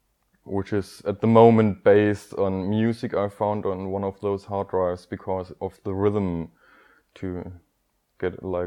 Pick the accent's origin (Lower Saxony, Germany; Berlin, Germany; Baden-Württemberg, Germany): Baden-Württemberg, Germany; Stuttgart; English is a second language; I'm from Stuttgart, Germany.